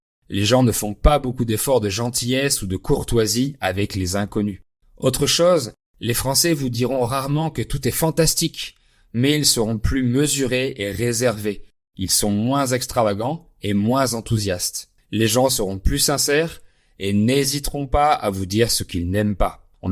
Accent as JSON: {"language": "French", "country": "France", "said": "moi, noix de coco puisque je suis français."}